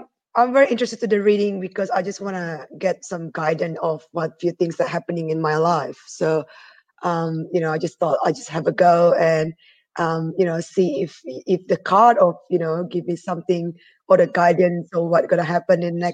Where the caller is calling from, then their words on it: Melbourne, Victoria, Australia; I'm in Melbourne, Australia.